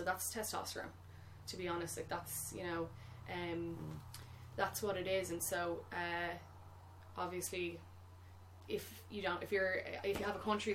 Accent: Santry, County Dublin, Ireland; Yes, it's my hometown. Haven't been there in years, though, now, it feels like.

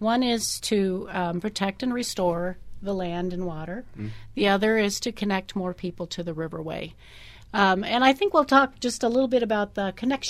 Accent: Iowa, United States; I moved here from Iowa, and I tell you, after living in a state for 30 years with brown water, moving here was an absolute joy.

